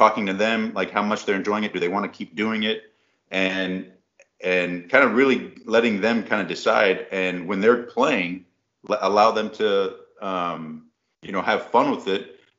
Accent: Florida, United States; my wife and I, we grew up in South Florida, and we have, you know, our family's down there, so that's kind of like our home base.

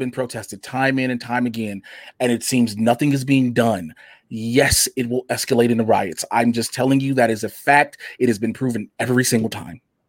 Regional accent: Chicago, Illinois, United States; For those who don't know where home is for me, I'm from Chicago, okay?

